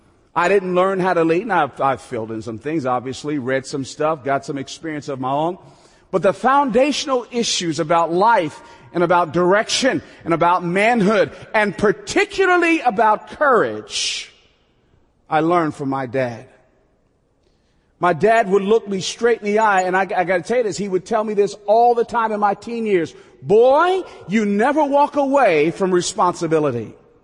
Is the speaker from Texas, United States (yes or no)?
no; Newark, New Jersey, United States; born there; So mom and pop during World War II moved up to New Jersey. And there all of us kids were born. I was born in Newark, New Jersey.